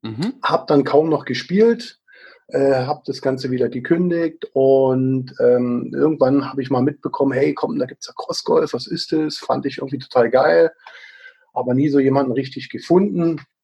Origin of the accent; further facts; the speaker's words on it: Berlin, Germany; born there; now in Stuttgart, Germany; gebürtig aus Berlin, lebe seit etwas über 30 Jahren im Stuttgarter Raum